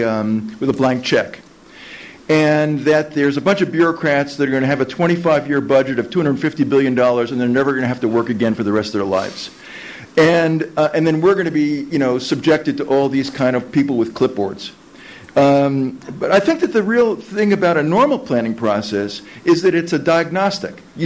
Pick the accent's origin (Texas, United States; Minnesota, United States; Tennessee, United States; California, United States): California, United States; San Francisco; I'm from San Francisco.